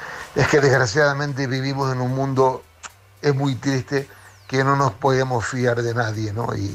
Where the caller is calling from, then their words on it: Canary Islands, Spain; de Tenerife.